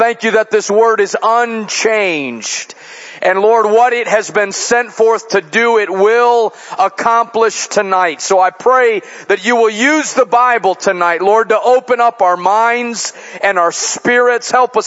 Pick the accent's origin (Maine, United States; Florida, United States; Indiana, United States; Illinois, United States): Illinois, United States; Chicago; now in Cabot, United States; I grew up in Chicago in the Midwest, and so to come to this part of the country is quite a treat.